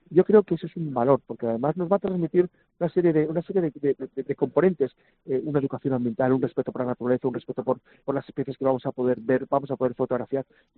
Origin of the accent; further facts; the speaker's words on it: Castile and León, Spain; Pues a mí lo que más me ha sorprendido, y no porque sea mi tierra, que lo es Castilla y León.